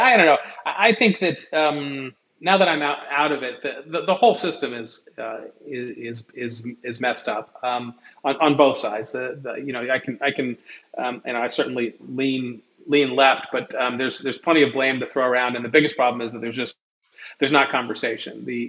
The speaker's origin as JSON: {"language": "English", "town": "Washington", "region": "District of Columbia", "country": "United States", "tie": "born or raised there", "said": "And when I grew up in Washington, D.C., and being so close to politics"}